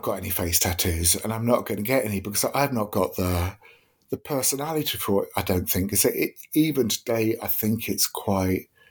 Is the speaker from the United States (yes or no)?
no; Deal, South East England, United Kingdom; And I remember, like, growing up in Deal in Kent, there was one tattoo studio there